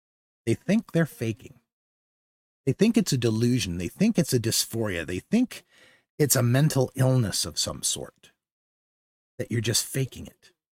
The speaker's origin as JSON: {"language": "English", "region": "Idaho", "country": "United States", "tie": "born or raised there", "said": "And the thing about this is, you know, growing up in Idaho, they have a saying, Idaho is what America was."}